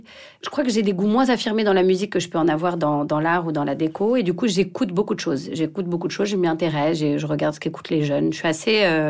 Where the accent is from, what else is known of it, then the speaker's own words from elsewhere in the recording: Paris, Île-de-France, France; je suis parisienne